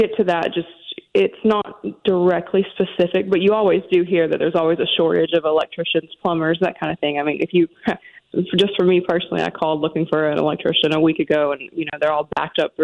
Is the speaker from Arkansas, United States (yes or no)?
yes; Arkansas, United States; I'm originally from Arkansas, but sometimes people say you can hear it, you can't, it just depends.